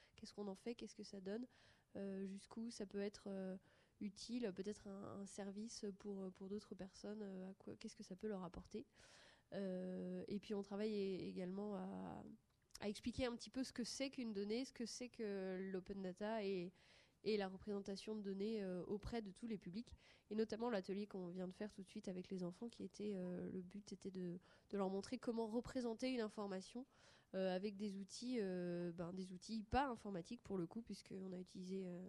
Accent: Rennes, Brittany, France; Je viens de Rennes aussi

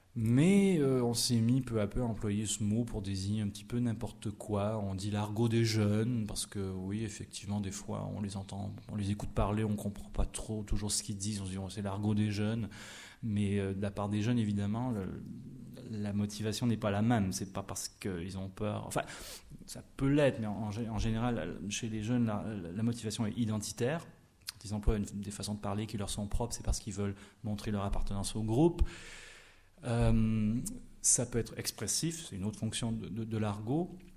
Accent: Quebec, Canada; moved away as an adult; now in France; mais quand je suis parti du Québec il y a 20 ans, personne ne disait ça. Et maintenant les gens le disent. Un mec, pour dire un gars, chez nous on dirait un gars

